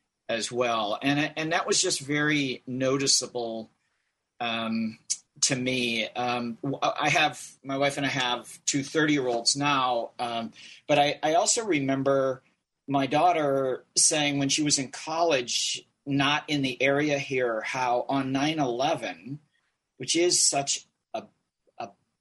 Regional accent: Eden Prairie, Minnesota, United States; I grew up in Eden Prairie in suburban Minneapolis, and nice little church, but I had no youth ministry.

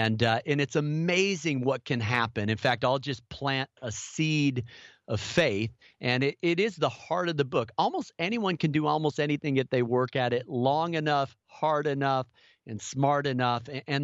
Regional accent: Midwest, United States; also born or lived in Minneapolis, Minnesota; I was born in Minneapolis and then grew up in the Midwest.

